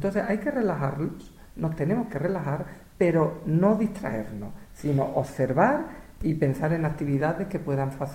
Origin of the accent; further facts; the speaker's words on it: Seville, Andalusia, Spain; Soy sevillano y me encanta cantar.